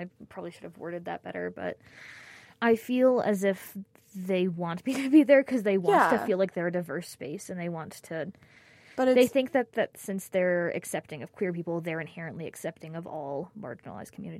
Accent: the South, United States; because I'm from the South.

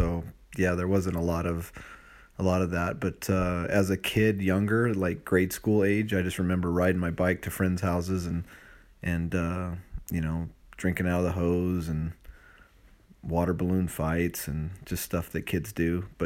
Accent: Victorville, California, United States; I grew up in Victorville, California, about 180 miles south of here, south of Las Vegas. Childhood revolved around sports, friends.

